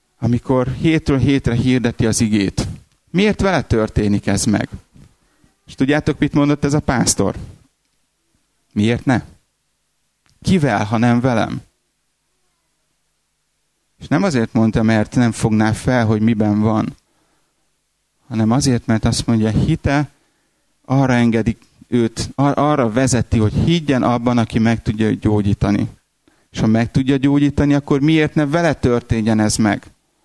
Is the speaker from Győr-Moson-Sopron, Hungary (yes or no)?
no; Budapest, Hungary; accent: South Buda English; a dél-budai angol akcentusom az nem dallasi, és megkérdezte, hogy honnan jöttem, mondtam Magyarországról